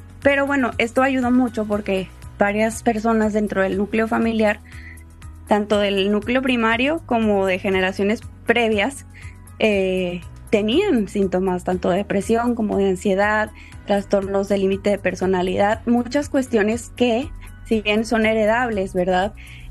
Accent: Tampico, Tamaulipas, Mexico; also born or lived in Puebla; yo soy originaria de Tampico, Tamaulipas, y anteriormente al egresar de la carrera estuve viviendo en Puebla, pero venía seguido acá a casa

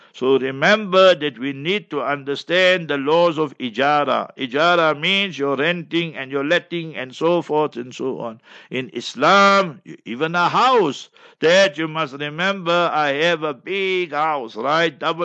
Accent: South Africa; I am from South Africa.

